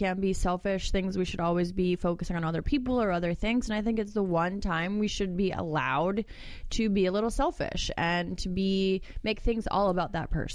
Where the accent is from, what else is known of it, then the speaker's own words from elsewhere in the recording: New England, United States; Also, the most embarrassing part about growing up in New England, which I guess would happen here as well.